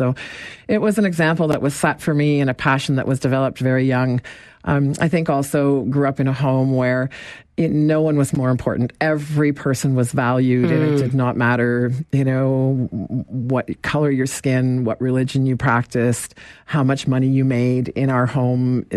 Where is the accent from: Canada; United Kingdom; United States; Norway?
Canada; Kitchener, Ontario; I was born in Kitchener, and I grew up here in the city. Spent my high school years just outside of the city in the town of Petersburg, and went to Waterloo Oxford High School. So this is home for me.